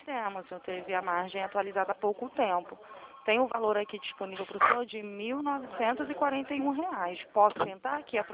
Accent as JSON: {"language": "Portuguese", "town": "Santa Cruz", "country": "Brazil", "tie": "born or raised there", "said": "Eu também sou de Santa Cruz. Eu moro ali na rua do McDonald's, nas Pedrinhas."}